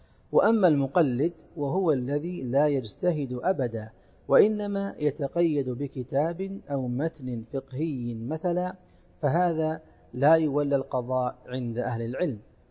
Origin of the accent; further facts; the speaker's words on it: Saudi Arabia; على بلادنا المملكة العربية السعودية